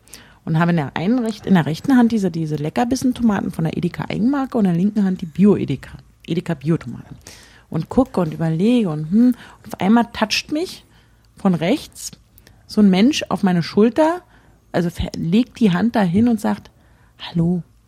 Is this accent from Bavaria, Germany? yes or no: no; Berlin, Germany; ich komme nicht aus Hamburg, sondern aus Berlin.